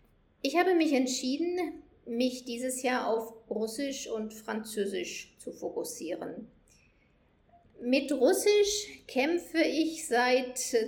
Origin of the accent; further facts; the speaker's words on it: Germany; accent: German; Mein Englisch ist nicht perfekt und meinen deutschen Akzent werde ich nie verlieren, aber es ist keine Sprache, die ich noch aktiv lerne.